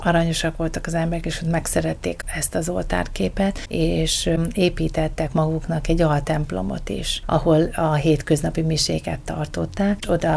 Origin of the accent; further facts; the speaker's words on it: Szeged, Csongrád-Csanád, Hungary; born there; ahol én élek, és ahova születtem Szegeden